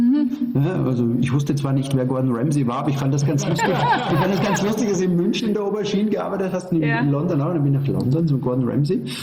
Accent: Styria, Austria; ich komme aus der Steiermark

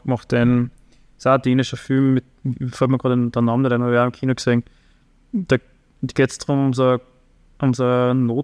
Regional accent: Upper Austria, Austria; weil ich komme aus dem Mühlviertel.

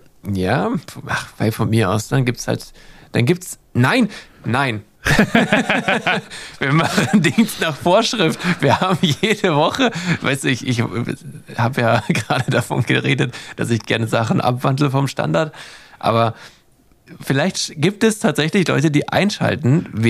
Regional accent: Germany; ich bin Deutscher, das hat so ein Stigma.

